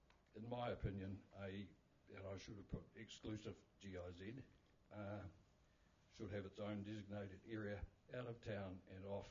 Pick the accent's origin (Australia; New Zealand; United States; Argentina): New Zealand; Lake Hawea, Otago; I was born and raised on Lake Hawi Station. My grandfather pioneered that property when it was carved off the enormous Morven Hills Station in 1910.